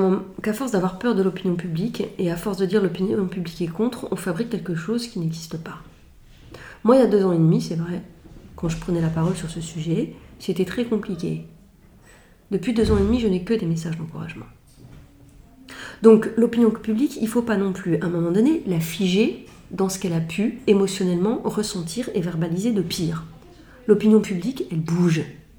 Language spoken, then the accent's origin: French; Grand Est, France; Moi, vous savez, c'est personnel, mais je viens de Lorraine.